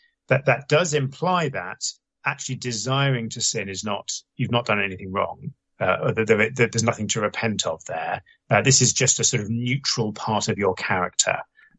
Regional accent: United Kingdom; I'm British, and so I focus on some of the terminology on this side of the Atlantic isn't quite the same

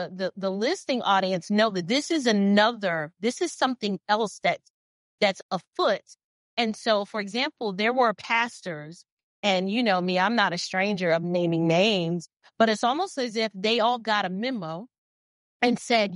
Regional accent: Atlanta, Georgia, United States; And right here in my hometown in Atlanta, there's a local pastor

